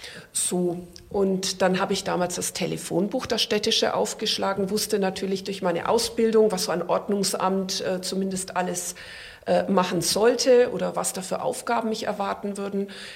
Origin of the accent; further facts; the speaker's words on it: Nuremberg, Bavaria, Germany; Und mir hat es halt ganz gut gefallen, für meine Heimatstadt zu arbeiten. die ich auch sehr liebe.